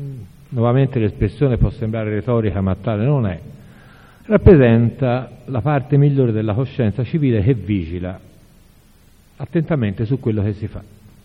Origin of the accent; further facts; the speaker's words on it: Florence, Tuscany, Italy; Da fiorentino, da magistrato che si è occupato di questa vicenda delle stragi del 93